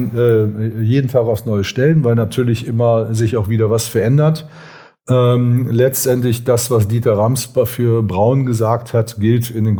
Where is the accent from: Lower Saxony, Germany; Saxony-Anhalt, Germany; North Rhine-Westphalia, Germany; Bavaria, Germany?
Lower Saxony, Germany; Osnabrück; ich bin ja in Osnabrück sozusagen groß geworden